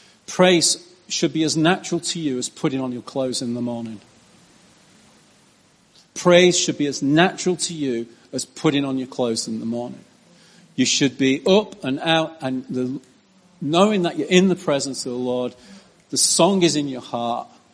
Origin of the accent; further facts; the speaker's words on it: England, United Kingdom; it's quite foreign to us as English, as an English person, particularly. because English people tend to have come from a culture which are reserved.